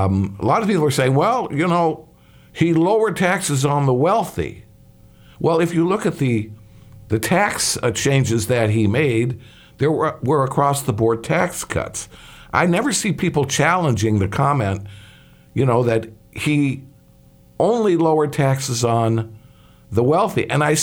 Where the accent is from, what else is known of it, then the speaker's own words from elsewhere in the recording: Illinois, United States; I'm from Illinois, and I always feel bad about